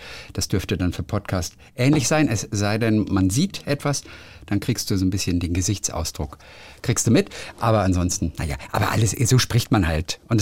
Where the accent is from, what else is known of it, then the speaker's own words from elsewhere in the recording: Hamburg, Germany; born there; now in Bönningstedt, Germany; 54 Jahre alt, geboren in Hamburg, lebe aber jetzt im Exil in Schleswig-Holstein, genau in Bönningstedt. Das liegt nur wenige Kilometer an der Stadtgrenze zu Hamburg.